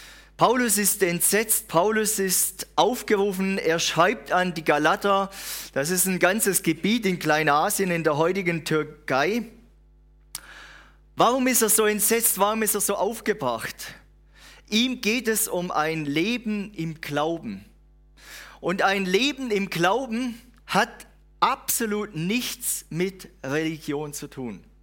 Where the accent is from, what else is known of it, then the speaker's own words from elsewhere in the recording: Reutlingen, Baden-Württemberg, Germany; Ich komme aus Reutlingen, gar nicht weit weg.